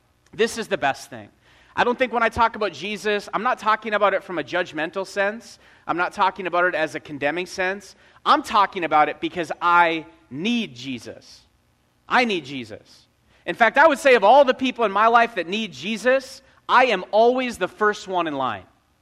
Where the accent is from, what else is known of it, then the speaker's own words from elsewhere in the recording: North Dakota, United States; born and raised in North Dakota and came to Christ at a yo